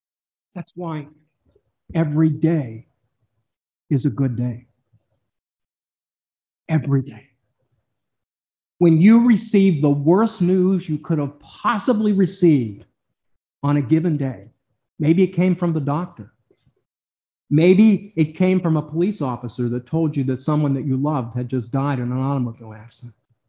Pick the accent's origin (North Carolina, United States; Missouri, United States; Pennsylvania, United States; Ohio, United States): Pennsylvania, United States; Pittsburgh; I grew up not in Michigan, but I grew up in Pennsylvania. And I was born and raised in the city of Pittsburgh.